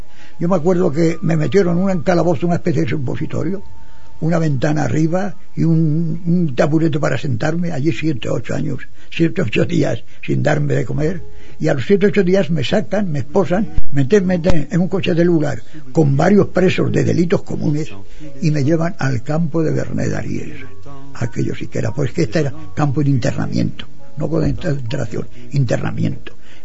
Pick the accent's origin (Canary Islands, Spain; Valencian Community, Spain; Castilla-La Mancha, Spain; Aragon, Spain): Castilla-La Mancha, Spain; Almansa; pero Almansa no hay más que en mi pueblo.